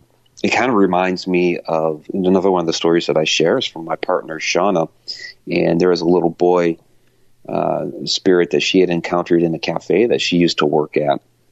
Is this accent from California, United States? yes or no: no; Ohio, United States; Yeah, absolutely. I'm originally from Ohio.